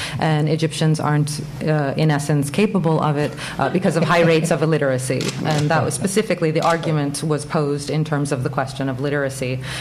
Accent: United States; I certainly feel this as an American

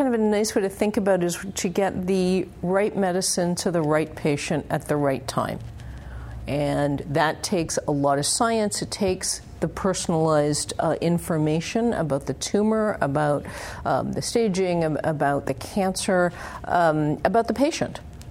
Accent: Canada; now in United States; I'm a radiation oncologist and radiobiologist by background and training. I'm also Canadian, actually.

